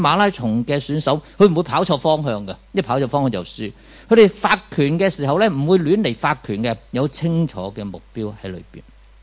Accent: Hong Kong

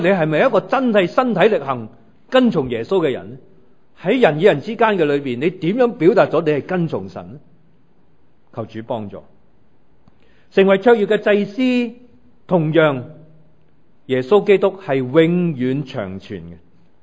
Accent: China; 我们中国人

